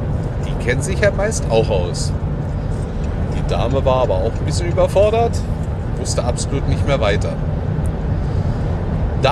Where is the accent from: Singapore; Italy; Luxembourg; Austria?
Luxembourg; Ich komme aus Luxemburg, ich habe hier keinen Plan.